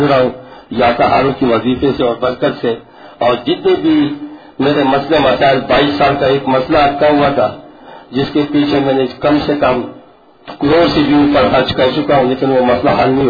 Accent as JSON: {"language": "Urdu", "town": "Karachi", "region": "Sindh", "country": "Pakistan", "said": "اور میرا تعلق کراچی سے ہے"}